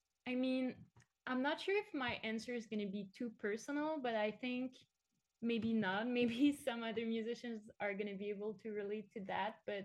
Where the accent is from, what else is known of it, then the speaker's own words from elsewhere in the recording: Montreal, Quebec, Canada; we're going to stay pretty close to Montreal for the next year because I want to start out in my hometown and just play shows